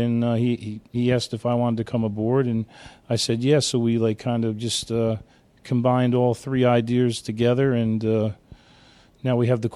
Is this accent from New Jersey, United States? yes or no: yes; New Jersey, United States; No, I'm from New Jersey. I grew up in the Garden State, the home of the drive-in.